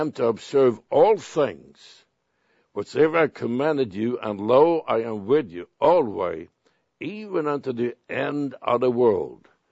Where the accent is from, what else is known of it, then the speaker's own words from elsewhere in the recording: Sweden; I grew up in Sweden. I was a Lutheran.